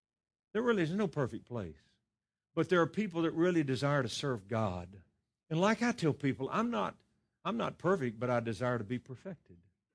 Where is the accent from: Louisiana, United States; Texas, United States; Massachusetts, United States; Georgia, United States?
Louisiana, United States; moved away as an adult; I'm originally from Louisiana.